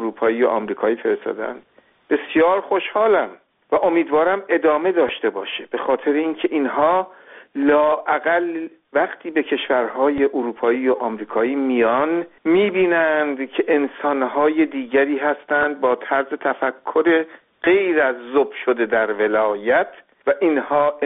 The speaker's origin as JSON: {"language": "Persian", "country": "Iran", "moved": "yes", "said": "من به عنوان یک ایرانی مقیم خارج از کشور"}